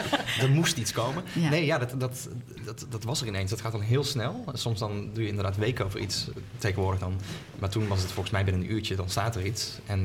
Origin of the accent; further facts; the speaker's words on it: North Brabant, Netherlands; moved away as an adult; now in Rotterdam, Netherlands; Oorspronkelijk uit Brabant, omgeving van Breda. En ik ben 13 jaar geleden naar Rotterdam verhuisd voor mijn studie aan het conservatorium daar.